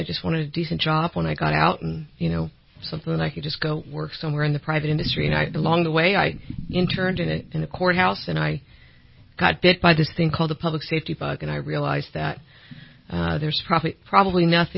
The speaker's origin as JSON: {"language": "English", "town": "Sacramento", "region": "California", "country": "United States", "tie": "born or raised there", "said": "I'm probably a lot like your DA here. I've been a career prosecutor for 31 years. I grew up in Sacramento"}